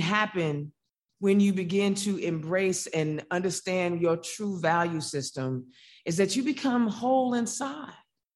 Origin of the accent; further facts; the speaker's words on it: Indiana, United States; Growing up in Indiana, there weren't a lot of Black folks on television